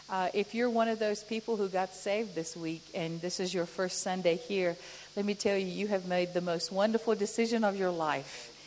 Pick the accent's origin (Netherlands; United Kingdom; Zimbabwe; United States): Zimbabwe; I grew up in Zimbabwe back in the old days, Rhodesia back then